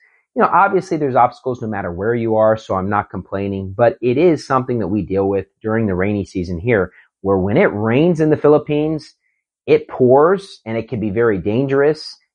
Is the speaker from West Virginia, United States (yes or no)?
yes; West Virginia, United States; I never thought about it growing up in West Virginia during the winter season where we'd have heavy snow.